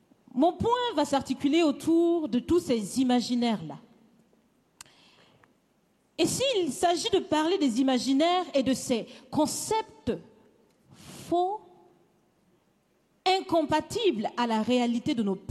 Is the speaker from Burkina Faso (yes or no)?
yes; Burkina Faso; Je suis africaine, je suis burkinabé, je suis intègre.